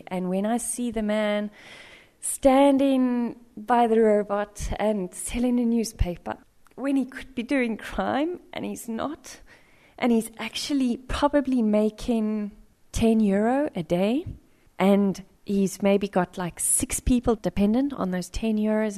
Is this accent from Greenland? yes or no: no; South Africa; you always say as a South African, well, you're so lucky you're alive.